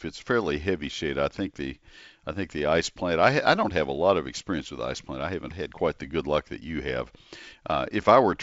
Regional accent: College Station, Texas, United States; And the fact that I'm from College Station does not impact my answer.

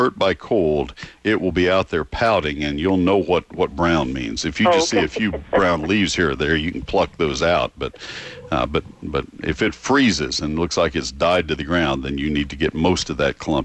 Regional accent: Texas, United States; I grew up in South Texas, I know.

